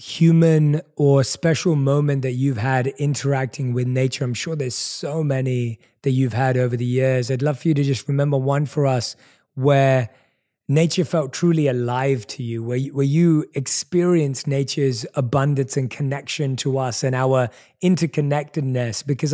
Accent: London, United Kingdom; growing up in London, where I was born and raised.

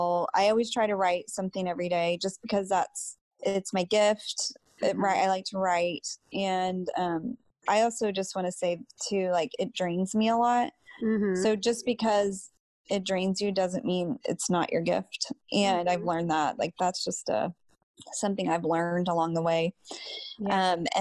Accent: Texas, United States; We pass around a dish towel, as my Texan roots have taught me.

